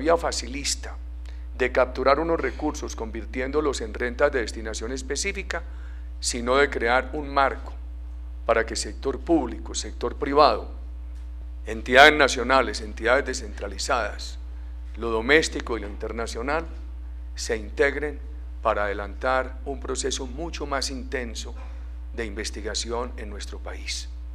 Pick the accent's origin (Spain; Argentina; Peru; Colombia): Colombia; Yo he tenido, apreciados compatriotas, temor a que todo problema en Colombia se quiera solucionar con un ministerio.